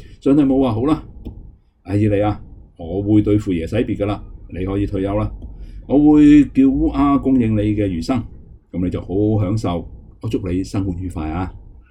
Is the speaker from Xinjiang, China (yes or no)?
no; Guangdong, China; accent: Cantonese; 如果广东人，我们广东话，我们就说就是他将他的稳食的架撑全部都放弃了